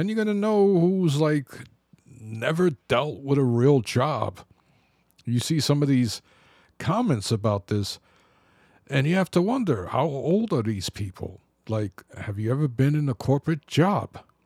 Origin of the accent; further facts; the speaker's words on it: Bronx, New York, United States; I grew up in the Bronx. I knew how to handle myself.